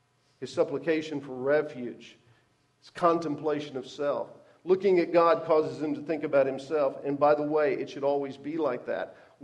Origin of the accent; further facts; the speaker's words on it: Texas, United States; Now, I didn't grow up in a soccer environment. I grew up in East Texas. In East Texas, in the 70s, soccer was something that communists played.